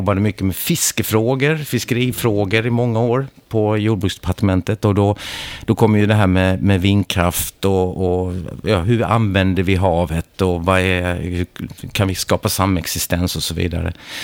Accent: Ronneby, Blekinge, Sweden; also born or lived in Gothenburg; Jag är uppvuxen i Blekinge, i Ronneby, hjärtat i Sveriges trädgård. Har kvar mina föräldrar där och ett litet sommartorp som vi åker ner till när vi får möjlighet. Och sen så jag är född i Göteborg

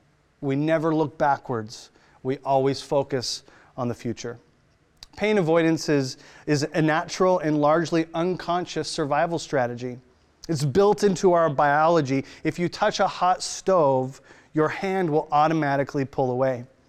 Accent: United States; now in Australia; as an expat American, they don't sell cream cheese frosting in the can here

